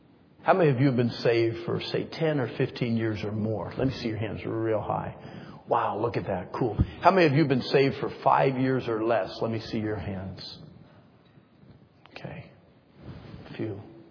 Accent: North Carolina, United States; Where are you from? I said, North Carolina.

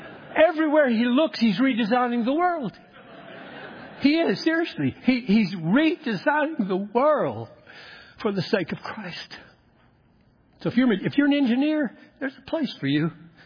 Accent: Greenville, South Carolina, United States; I didn't realize in those days, growing up in Greenville, South Carolina, that when I spoke about the Cherokee Nation, which I did because we could drive through it in an hour

